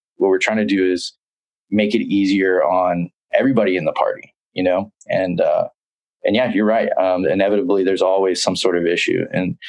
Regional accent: Southern United States, United States; I am a Southern guy.

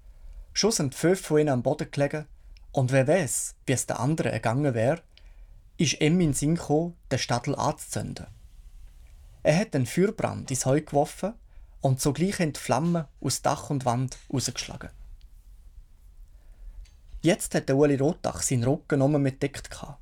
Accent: Appenzell Innerrhoden, Switzerland; Er ist ein Volksheld aus meinem Heimatkanton, aus Appenzell-Innerrhoden.

